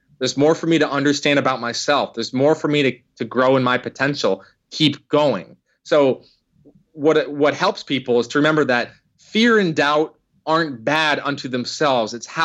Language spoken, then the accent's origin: English; Connecticut, United States; I grew up in Connecticut, so I played on the top summer travel baseball teams.